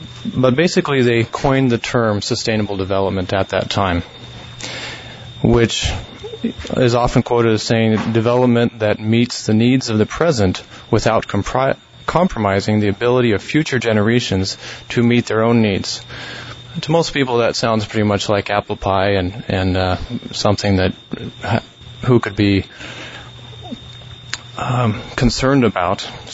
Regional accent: Mitchell, South Dakota, United States; I'm from Mitchell, testifying on behalf of myself.

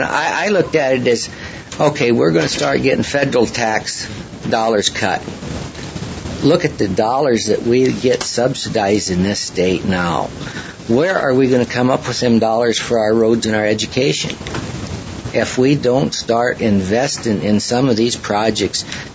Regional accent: South Dakota, United States; I'm a rancher from South Central South Dakota

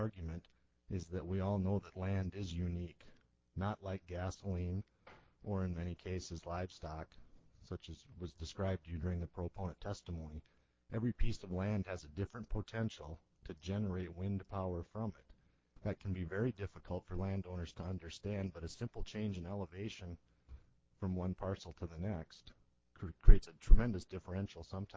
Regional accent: Pierre, South Dakota, United States; I'm a lawyer from Pierre.

